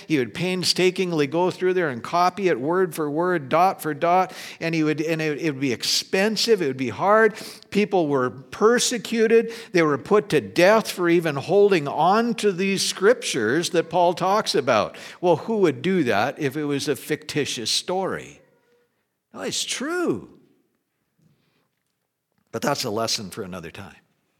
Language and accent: English; Wolf Point, Montana, United States; moved away; I grew up in Wolf Point. We lived there until 1969, and then moved from there to here.